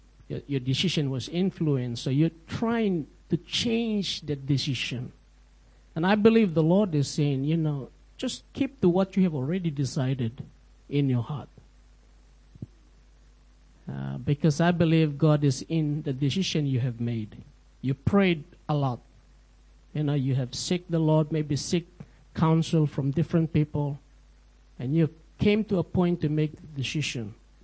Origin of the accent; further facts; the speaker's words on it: Kokoda, Papua New Guinea; I come from a place called Kokoda.